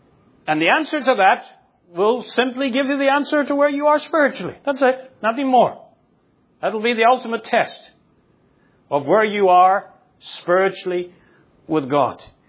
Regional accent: Northern Ireland, United Kingdom; I grew up in Northern Ireland. Not far from where I grew up.

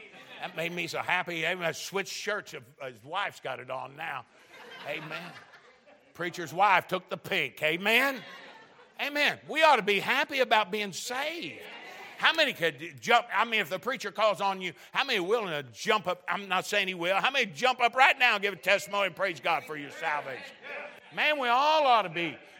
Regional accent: Kentucky, United States; My family are all hillbillies. We're from Kentucky.

